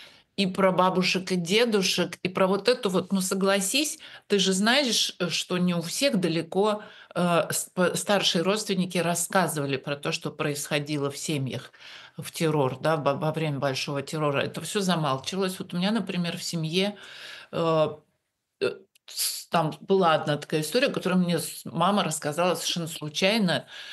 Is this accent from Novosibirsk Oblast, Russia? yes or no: yes; Novosibirsk, Novosibirsk Oblast, Russia; Я-то как раз не помню, потому что я из Новосибирска.